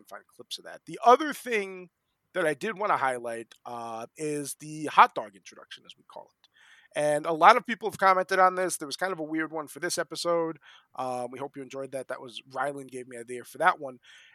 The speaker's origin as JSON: {"language": "English", "region": "New Jersey", "country": "United States", "tie": "born or raised there", "said": "I grew up in New Jersey."}